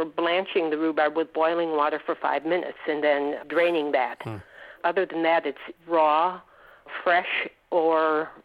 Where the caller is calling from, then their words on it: Oshkosh, Wisconsin, United States; I'm from Oshkosh, Wisconsin.